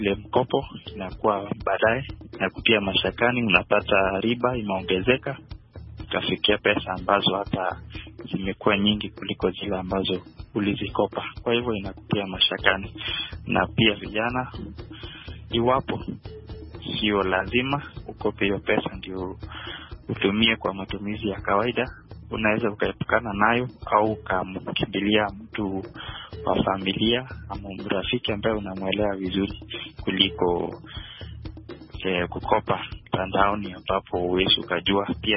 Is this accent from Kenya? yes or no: yes; Kericho County, Kenya; natoka jimbo la Kericho nchini Kenya